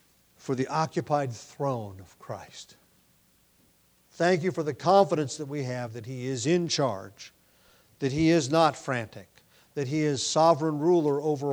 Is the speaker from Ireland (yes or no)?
no; United States; Yes, I'm an American citizen and ought to do what I can as an American to promote the America I grew up